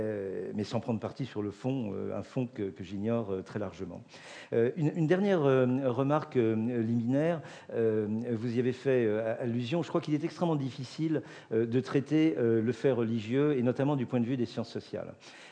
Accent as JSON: {"language": "French", "country": "France", "said": "mais en plus je suis français, nul n'étant parfait sur cette terre"}